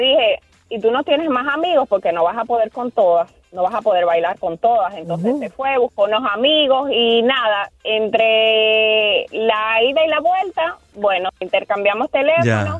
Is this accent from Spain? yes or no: no; Dominican Republic; Nosotros somos de República Dominicana